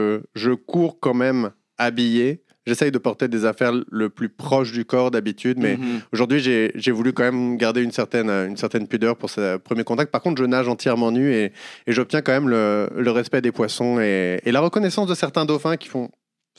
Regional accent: France; Je suis français et je reste quand même sur le plateau

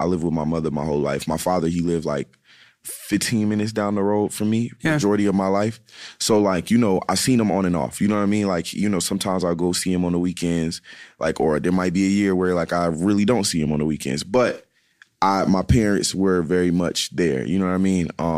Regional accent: Charlotte, North Carolina, United States; I was born in East Charlotte, North Carolina, born and raised there until I moved to South Charlotte, like when I was 16. But yeah, mm-hmm. Charlotte overall.

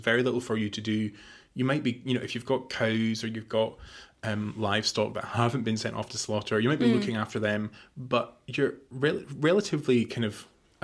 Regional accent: Scotland, United Kingdom; accent: Scottish; In my Scottish accent, that would be Hogginanny.

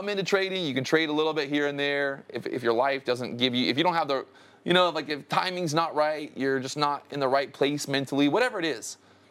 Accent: Orlando, Florida, United States; I grew up in Orlando and I worked at a country club as a kid.

